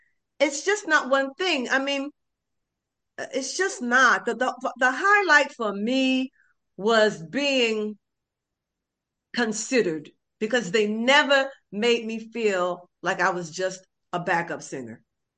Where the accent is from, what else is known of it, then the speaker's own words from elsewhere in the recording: Washington, District of Columbia, United States; when we played in Washington, D.C., where, you know, my hometown, well, where I'm from, where I grew up.